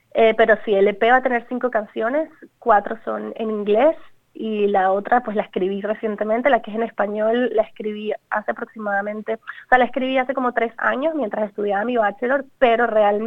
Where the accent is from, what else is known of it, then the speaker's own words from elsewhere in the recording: Venezuela; now in Australia; me gusta mucho pues hablar inglés, me gustan mucho las canciones en inglés, y soy fiel a lo que soy, que es venezolana y latina